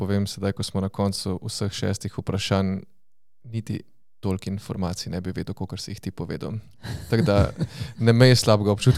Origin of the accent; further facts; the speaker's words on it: Styria, Slovenia; ker smo se vsi na Štajerskem učili, da je Smrekovec edini ugasli ognjenik v Sloveniji in Štajerci smo zelo ponosni na to.